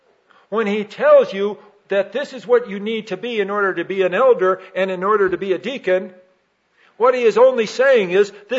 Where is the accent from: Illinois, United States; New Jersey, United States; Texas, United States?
Illinois, United States; Chicago; You see, I'm from Chicago. And in Chicago, when I grew up, they had the stockyard.